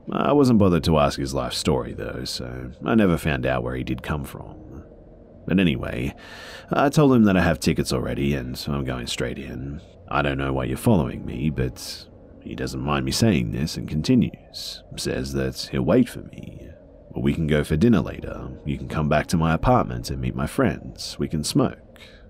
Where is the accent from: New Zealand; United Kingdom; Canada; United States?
United Kingdom; It was my first time traveling alone, out of the country in general. I'm British, but I loved it.